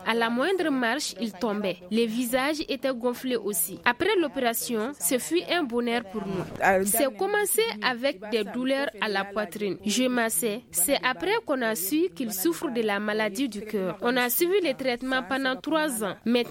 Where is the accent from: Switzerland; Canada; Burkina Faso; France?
Burkina Faso; Je viens du Burkina.